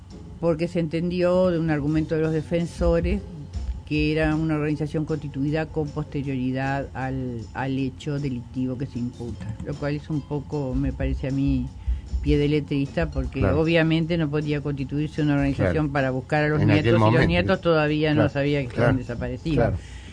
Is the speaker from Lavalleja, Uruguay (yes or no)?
yes; Valle de Ordóñez, Lavalleja, Uruguay; born there; Nací en Valle de Ordóñez, departamento de La Valleja.